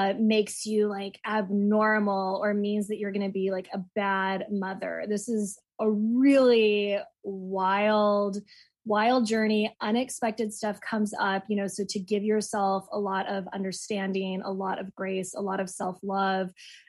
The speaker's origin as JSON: {"language": "English", "region": "Texas", "country": "United States", "lives_now": "California, United States", "said": "And, we're in California, so it wasn't, like, I'm originally from Texas, where a lot of times it's just, like, abstinence, like, that is the way."}